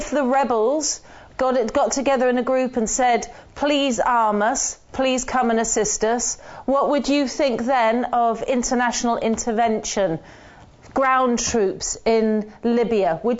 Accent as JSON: {"language": "English", "region": "London", "country": "United Kingdom", "said": "I'm a Londoner."}